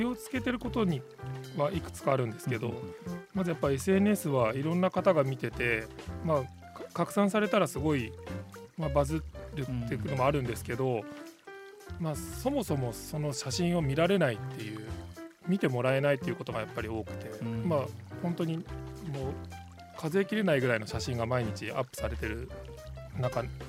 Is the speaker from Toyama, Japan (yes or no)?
yes; Toyama, Japan; これが自分のその故郷の富山なんだよ